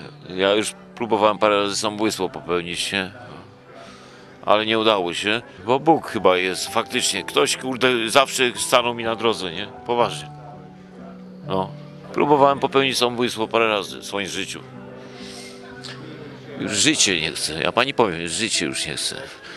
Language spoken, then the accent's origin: Polish; Pruszcz Gdański, Pomeranian Voivodeship, Poland; bo ja urodzony jestem w Pruszku Gdańskim, urodzony w Gdańsku, a wychowałem się w Pruszku Gdańskim.